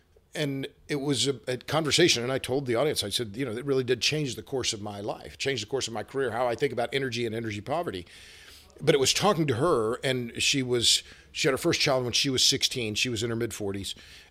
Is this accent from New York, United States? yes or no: no; Oklahoma, United States; now in Texas, United States; I'm over here I live in Texas, and I'm from Oklahoma, not bragging about Texas